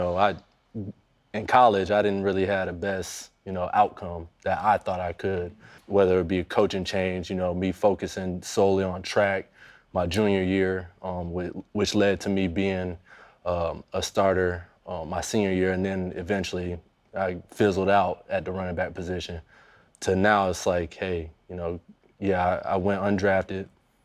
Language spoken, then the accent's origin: English; Florida, United States; Growing up in Florida, there's only one thing down here, really, and that's football.